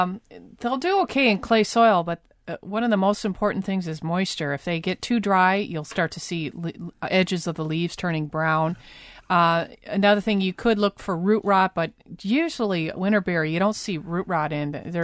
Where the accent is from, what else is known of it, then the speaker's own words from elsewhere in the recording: Michigan, United States; And growing up in Michigan, we called it the Michigan holly